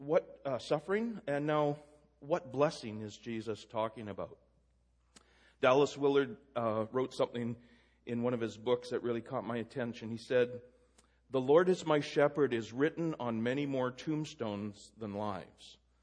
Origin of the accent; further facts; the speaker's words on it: Canada; I used to be so sanctimonious as a Canadian.